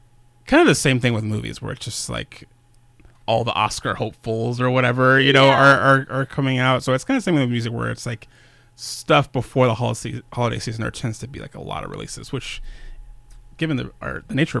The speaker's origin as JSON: {"language": "English", "town": "Tucson", "region": "Arizona", "country": "United States", "said": "I'm from Arizona, so I still haven't gotten fully used to it."}